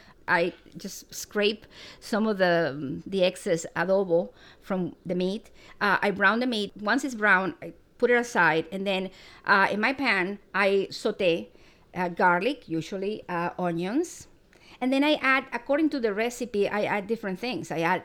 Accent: Eastern Cuba, Cuba; because I'm from Eastern Cuba, where there is a tradition of using allspice.

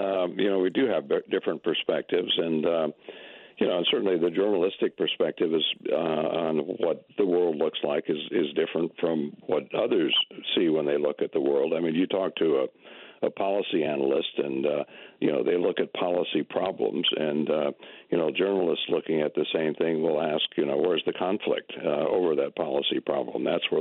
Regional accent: Westbrook, Minnesota, United States; I grew up in Minnesota, a small town called Westbrook in the southwestern part.

